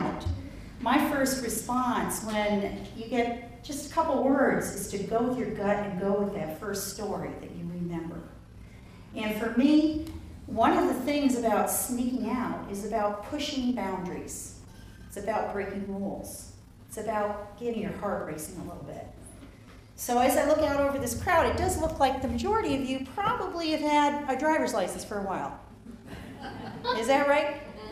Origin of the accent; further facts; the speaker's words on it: East Coast, United States; And I grew up on the East Coast, and there were a lot of roads then. Not like on an island where you're limited, okay?